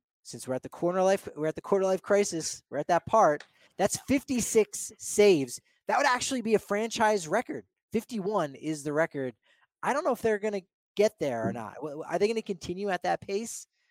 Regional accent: New Jersey, United States; back in Jersey, I'm from New Jersey.

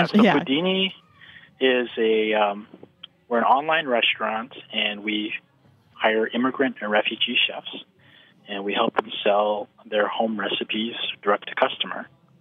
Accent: United States; because I grew up here in the States. I was born here.

